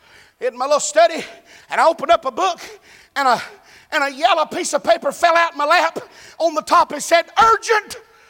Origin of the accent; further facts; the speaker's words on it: the South, United States; Fried green tomato. I'm from the South. I gotta go inside here.